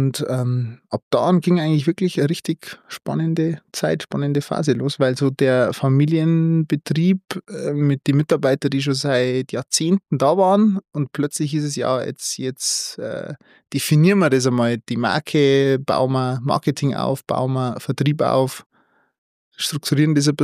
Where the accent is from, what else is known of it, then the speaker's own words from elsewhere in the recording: Bavaria, Germany; now in Regensburg, Germany; Ich komme tatsächlich aus dem Bayerischen Wald und kam dann über Studium, das Praktikum, dann hierher und habe mich eigentlich relativ schnell in die Stadt verliebt.